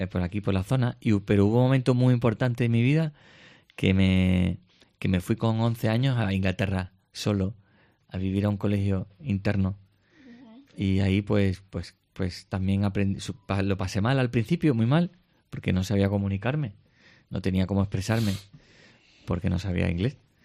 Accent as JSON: {"language": "Spanish", "town": "Jerez de la Frontera", "region": "Andalusia", "country": "Spain", "tie": "born there", "lives_now": "Cádiz, Spain", "said": "Bueno, pues es verdad que nací en Jerez, pero ya hace casi 20 años decidí venirme a Cádiz"}